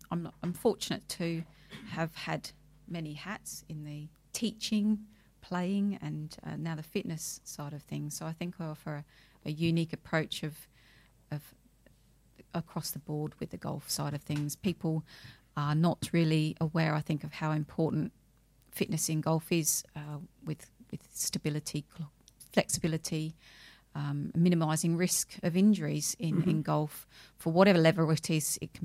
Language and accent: English; Australia; also born or lived in England; as you can probably detect from the accent, I grew up in Australia after we moved there when I was just one.